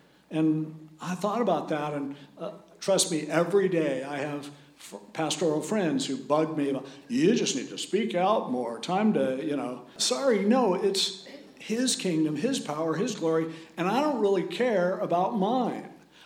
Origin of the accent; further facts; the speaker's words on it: United States; And I'm an American and I'll vote.